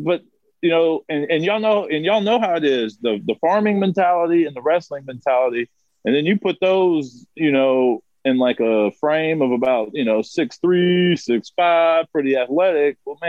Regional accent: Texas, United States; I mean, I'm from South Texas.

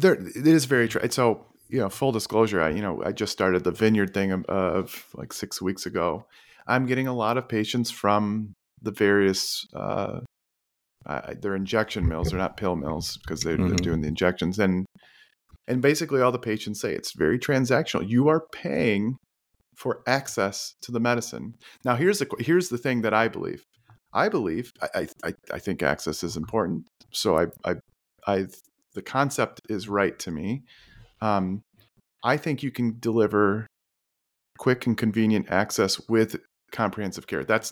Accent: Holland, Michigan, United States; we're from Holland, Michigan. It's known for Dutch.

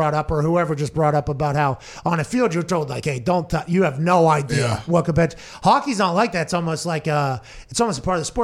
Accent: Texas, United States; I'm from Texas.

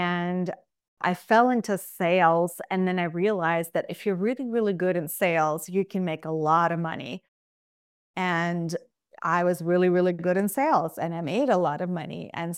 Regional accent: Russia; English is a second language; now in United States; And so had to experience a lot of racism growing up in Russia as well. And so, you know, just very, very broken upbringing.

